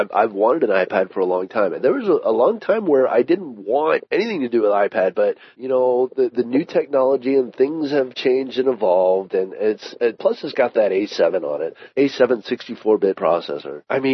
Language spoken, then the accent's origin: English; United States; we're the American.